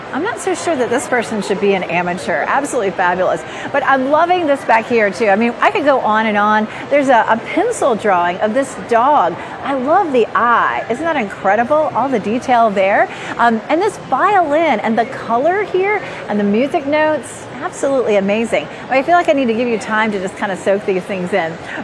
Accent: Raleigh, North Carolina, United States; I grew up in Raleigh. I've been coming to the fair since I was probably 3 or 4 years old.

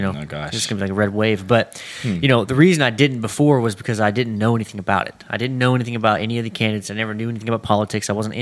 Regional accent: Texas, United States; Growing up in East Texas, it may be a little bit similar.

